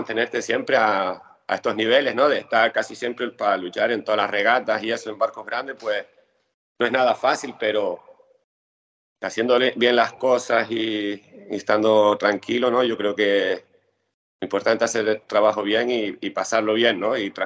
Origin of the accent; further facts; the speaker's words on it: Spain; Como los españoles, pues nos vamos a cenar o a tomar algo